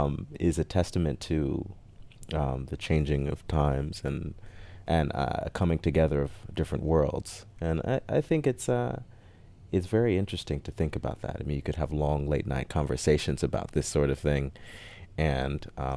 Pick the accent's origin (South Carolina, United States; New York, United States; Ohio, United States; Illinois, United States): Illinois, United States; Chicago; being Black in America, in Chicago, growing up in Chicago, and when did I grow up here? The early 90s, I suppose.